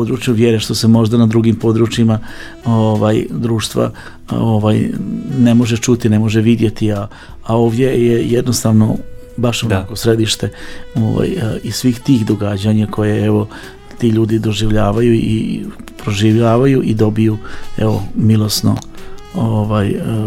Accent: Subotica, Vojvodina, Serbia; imamo mi Bunarić gore kod nas u Subotici

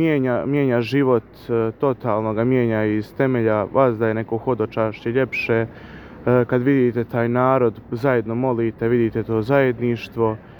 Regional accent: Humac, Federation of Bosnia and Herzegovina, Bosnia & Herzegovina; evo dolazim odavde iz Humca

